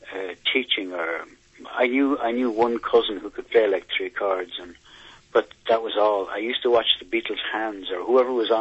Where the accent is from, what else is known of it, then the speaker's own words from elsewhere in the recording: Wexford, Leinster, Ireland; I'm from Wexford, yeah.